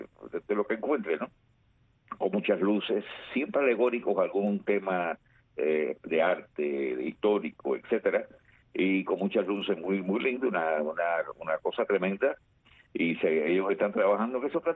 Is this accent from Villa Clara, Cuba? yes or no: yes; Remedios, Villa Clara, Cuba; En el caso de Remedio, que es mi pueblo natal, la característica de las parrandas de Remedio son los trabajos de plaza.